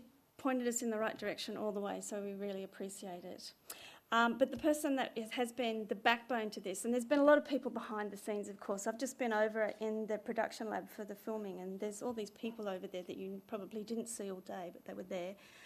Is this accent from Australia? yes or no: yes; Australia; We are obviously Australian, and to organise this conference from the other side of the world is logistically quite interesting to do.